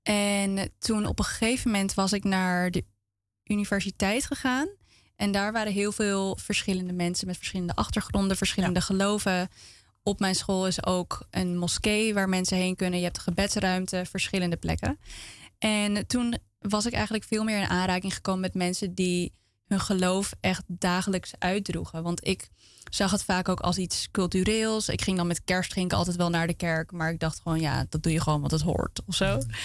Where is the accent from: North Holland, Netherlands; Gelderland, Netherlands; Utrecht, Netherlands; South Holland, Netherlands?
North Holland, Netherlands; Amsterdam; ik ben zelf niet opgegroeid in de Molukse wijk. Ik ben in Amsterdam opgegroeid.